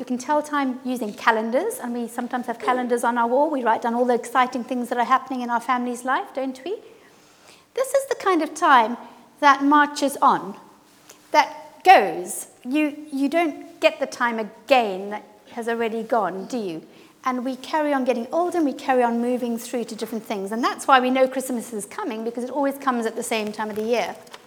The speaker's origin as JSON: {"language": "English", "country": "Zimbabwe", "said": "And it looks a bit African, and I come from Zimbabwe, so that's why I like it."}